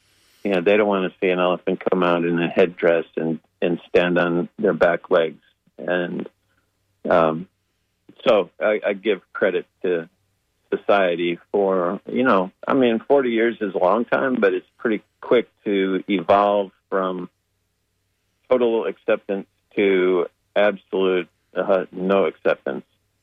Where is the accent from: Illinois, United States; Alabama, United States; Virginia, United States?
Illinois, United States; Chicago; also born or lived in Cleveland / Detroit; I grew up in Chicago and Cleveland and Detroit